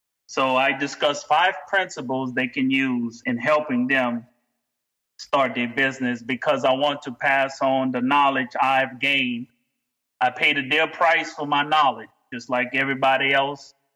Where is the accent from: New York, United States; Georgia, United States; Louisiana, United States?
Louisiana, United States; born there; And I was born in South Louisiana in a household. My parents were educators.